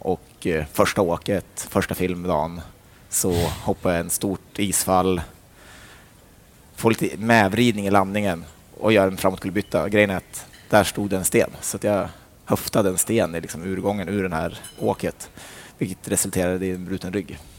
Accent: Funäsdalen, Jämtland County, Sweden; Det började med en försäsongskrasch hemma i Funäsdalen.

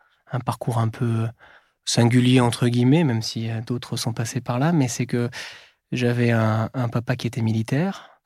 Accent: Orléans, Centre-Val de Loire, France; born there; also born or lived in Ajaccio / Amiens / Fort-de-France; Je suis né à Orléans, dans le Loiret, puis après, je suis allé à Ajaccio, ensuite, je suis allé à Amiens, ensuite, je suis allé à Fort-de-France...

